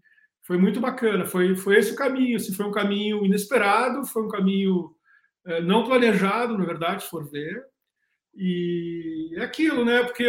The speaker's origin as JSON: {"language": "Portuguese", "town": "Porto Alegre", "region": "Rio Grande do Sul", "country": "Brazil", "moved": "yes", "lives_now": "São Paulo, Brazil", "said": "Sou gaúcho de Porto Alegre, com muito orgulho. Adoro a minha cidade."}